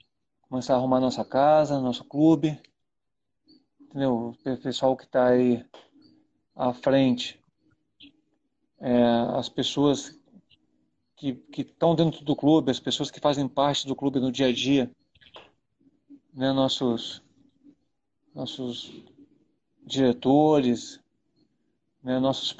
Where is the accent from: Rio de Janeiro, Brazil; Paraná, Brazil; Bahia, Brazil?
Rio de Janeiro, Brazil; eu falo de São Januário porque foi onde eu cresci, né, cara? Aqueles áreas ali eu conheço muito bem.